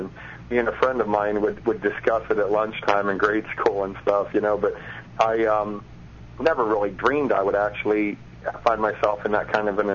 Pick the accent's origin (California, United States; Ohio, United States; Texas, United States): Ohio, United States; I grew up in Ohio.